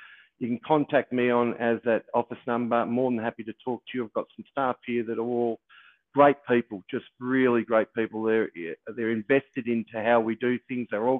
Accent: Melbourne, Victoria, Australia; I live in Melbourne. Growing up in Melbourne

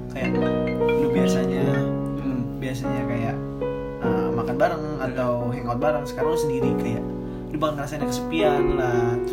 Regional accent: Cilacap, Central Java, Indonesia; also born or lived in Bandung; Gue asal dari Cilacap.

